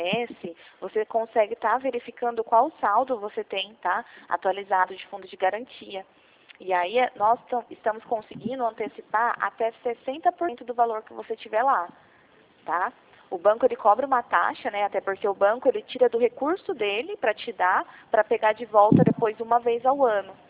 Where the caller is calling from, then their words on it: São Paulo, Brazil; Eu falo do interior de São Paulo